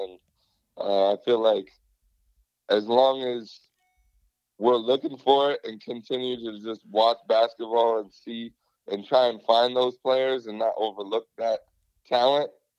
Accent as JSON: {"language": "English", "region": "Florida", "country": "United States", "tie": "born or raised there", "said": "Like, I'm from Florida, born and raised. That's all I've known my whole life."}